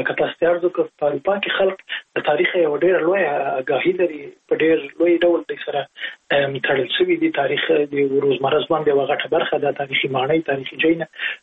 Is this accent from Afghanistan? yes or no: yes; Jalalabad, Nangarhar, Afghanistan; زه په جلال آباد کې لوی سوی